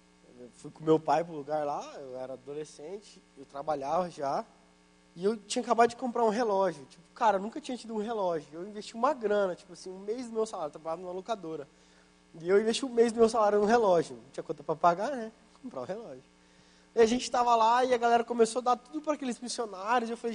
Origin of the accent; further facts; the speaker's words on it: Mato Grosso do Sul, Brazil; Eu sou do Mato Grosso do Sul e lá tem rio, a gente nadava em rio bastante.